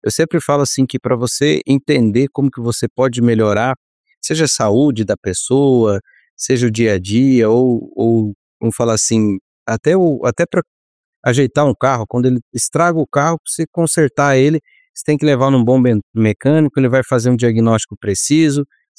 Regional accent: Guaraniaçu, Paraná, Brazil; now in Patos de Minas, Brazil; interior do Paraná, próximo a Cascavel, uma pequena cidade chamada Guaraniaçu, mas a minha graduação eu fiz ali em Guarapuava, ali na região dos Campos Gerais, em Guarapuava, Paraná, e desde 2013 aí estou no Cerrado Brasileiro, sediado hoje em Patos de Minas

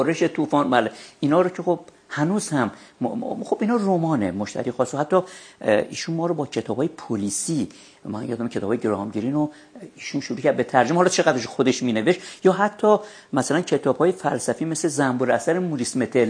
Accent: Tehran, Tehran Province, Iran; من متولد 1320 در تهران هستم. اینی که اصالتاً تهرانی هستیم نمیدونم، ولی حداقل نسل پدری و مادری من تا پدر و پدر بزرگم تا اونجا که من دیدم و دیدم ساکن تهران بودن.

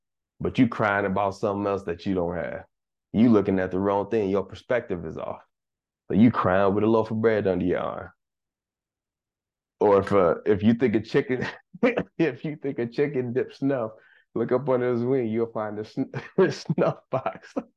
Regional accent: Wynne, Arkansas, United States; born there; I was born in Wynn, Arkansas. My daddy and my mom from Arkansas, you know, they born and raised out there.

